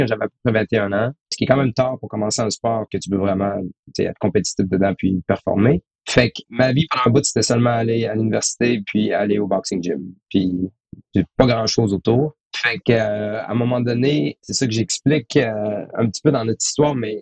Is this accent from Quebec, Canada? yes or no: yes; Quebec City, Quebec, Canada; also born or lived in Toronto; les deux, on vient de Québec, à la ville de Québec. Moi, j'ai été à Toronto pour faire un master en microelectromechanical sensors.